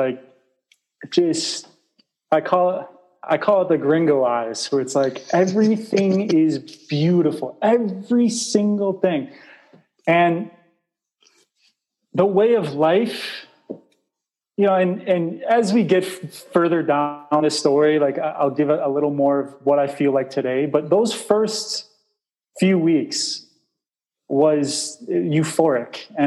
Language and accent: English; Chicago, Illinois, United States; now in Costa Rica; You know, I grew up in Chicago, so there's carpeted floors and there's heating systems